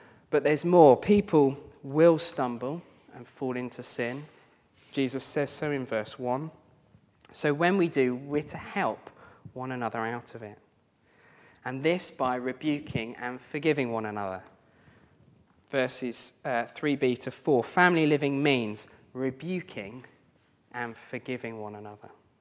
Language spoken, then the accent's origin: English; United Kingdom; Well, I know we're British, but we're just going to have to get over that.